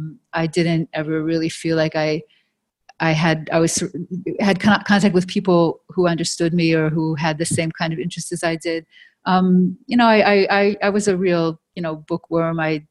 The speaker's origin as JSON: {"language": "English", "region": "Ohio", "country": "United States", "tie": "born or raised there", "said": "I was born in the Midwest. I grew up in Ohio. My family is a Reform."}